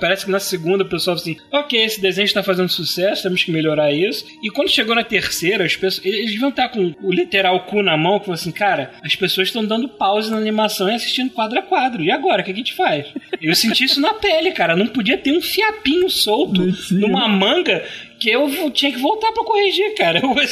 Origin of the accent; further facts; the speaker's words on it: Brazil; Portuguese is a second language; Eu apanhei muito porque eu sou brasileiro. Meu inglês é bom, mas tipo, é bom 80%, 70%. Não é bom 100%.